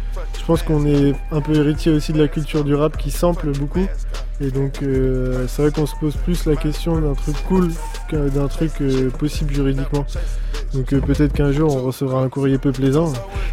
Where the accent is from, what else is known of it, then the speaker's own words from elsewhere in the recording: Paris, Île-de-France, France; moi je suis de Paris, tout comme Paul